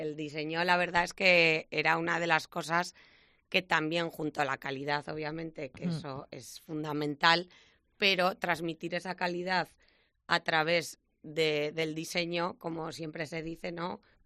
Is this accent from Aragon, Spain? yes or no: yes; Agón, Aragon, Spain; En Agón, que es mi pueblo. Eso sí que no se mueve.